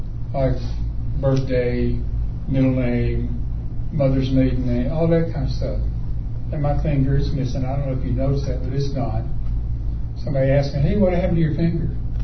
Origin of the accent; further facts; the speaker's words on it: Texas, United States; Now, I grew up in Texas, and ever since I was this big, I have been taught by deacons in the Southern Baptist Church